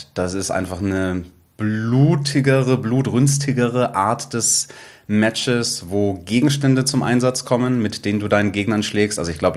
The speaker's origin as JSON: {"language": "German", "town": "Munich", "region": "Bavaria", "country": "Germany", "tie": "born there", "said": "Ja, ich bin in München geboren"}